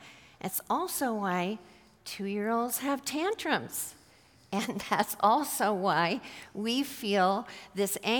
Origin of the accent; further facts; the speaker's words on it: United States; But I also realized there was this entitlement that I am struggling with, that things as an American, I expect to have the freedom to walk on this grocery aisle in the direction I want to go to get that thing